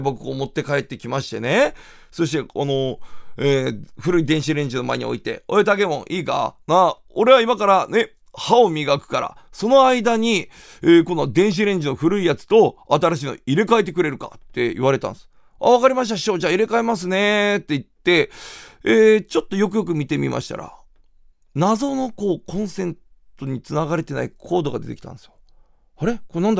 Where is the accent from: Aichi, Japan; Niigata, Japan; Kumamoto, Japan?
Kumamoto, Japan; 熊本県出身でございます。